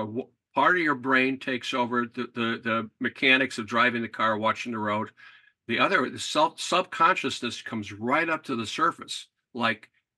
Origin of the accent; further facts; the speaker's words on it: Connecticut, United States; I'm from Connecticut. That's where I'm at.